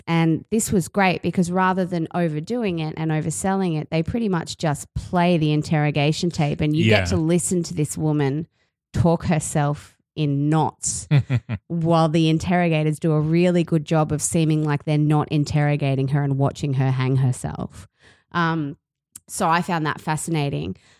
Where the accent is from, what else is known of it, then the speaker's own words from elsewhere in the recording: Australia; accent: Australian; the Aussie accent grated on me because it's my accent.